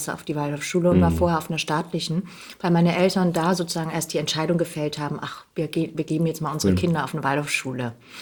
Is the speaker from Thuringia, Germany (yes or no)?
no; Heidenheim, Baden-Württemberg, Germany; Genau, ich bin in Heidenheim groß geworden, auf der Schwäbischen Alb. Mhm. Das liegt zwischen Ulm und Stuttgart, eine Kleinstadt.